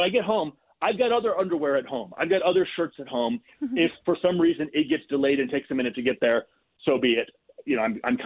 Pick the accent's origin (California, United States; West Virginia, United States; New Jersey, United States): California, United States; And, like, I'm from California. We go back to California a lot.